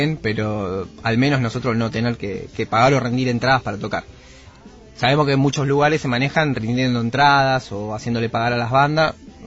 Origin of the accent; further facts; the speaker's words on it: Buenos Aires, Argentina; decimos que somos de Devoto también porque es un punto donde la mayoría de las personas pueden ubicar más fácil que Sáenz Peña